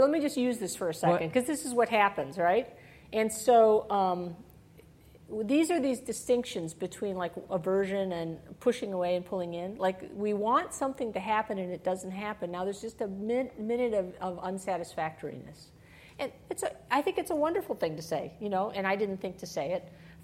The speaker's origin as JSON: {"language": "English", "region": "Illinois", "country": "United States", "tie": "born or raised there", "said": "\"Oh, that's easy. I grew up in Illinois.\""}